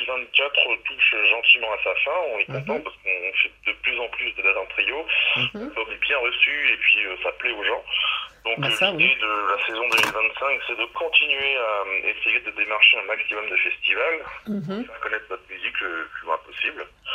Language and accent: French; Nouvelle-Aquitaine, France; j'ai eu envie de monter des jams de blues par chez moi en Charente-Maritime